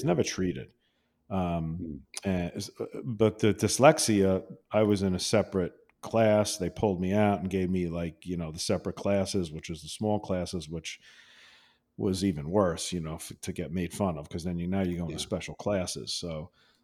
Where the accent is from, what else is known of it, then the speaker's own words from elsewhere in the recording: Massapequa, New York, United States; I grew up in Massapequa, Long Island, and I had a really great childhood and great parents.